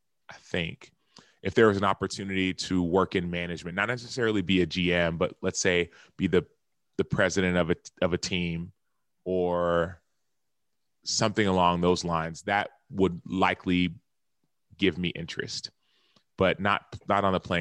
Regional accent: Texas, United States; Do I fly to Arizona? I'm from Texas.

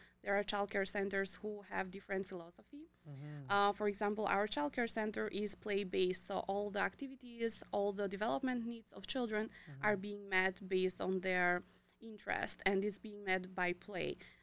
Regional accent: Albania; now in Canada; Well, I am from Albania. I moved to Calgary just about 8-9 years ago.

